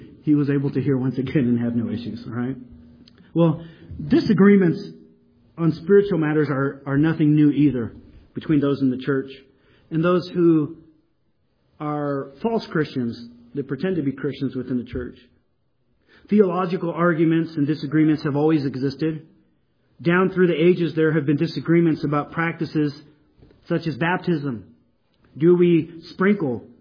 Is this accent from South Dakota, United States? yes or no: no; San Diego, California, United States; I didn't grow up here in the high desert, but I grew up in San Diego.